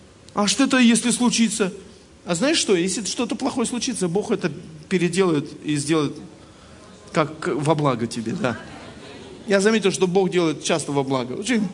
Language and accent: Russian; Odesa, Odesa Oblast, Ukraine; извините, я из Одессы приехал